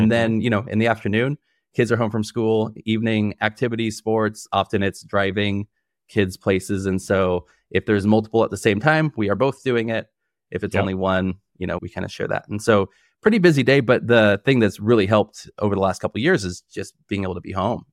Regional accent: California, United States; I'm from the Bay Area, so it was kind of like moving from one home to another.

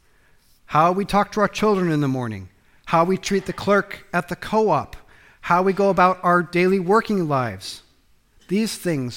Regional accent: United States; because I'm an American and that's why I like my porridge.

